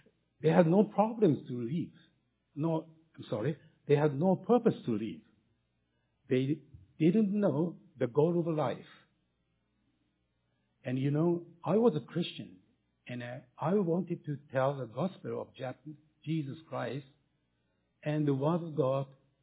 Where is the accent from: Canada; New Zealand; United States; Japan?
Japan; Nagoya, Aichi; moved away as an adult; Then, 1 year after the war, we had to come back to Japan. I grew up in Nagoya, and in 1970, I went to Düsseldorf, Germany, to study at the university.